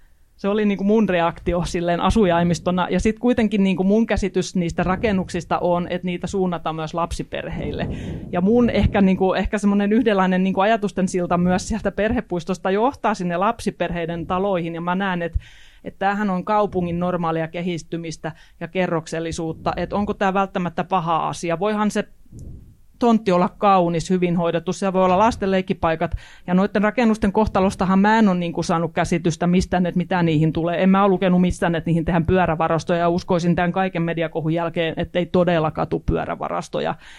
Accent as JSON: {"language": "Finnish", "region": "Southwest Finland", "country": "Finland", "tie": "born or raised there", "lives_now": "Jyväskylä, Finland", "said": "mä oon siis uusi-Jyväskyläläinen, on muuttanut vuonna 2008, että mulle ei ole tavallaan, että mun kotiseutu on siis Varsinais-Suomessa"}